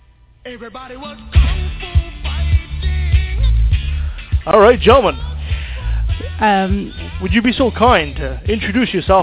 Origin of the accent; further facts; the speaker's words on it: Quebec City, Quebec, Canada; My hometown.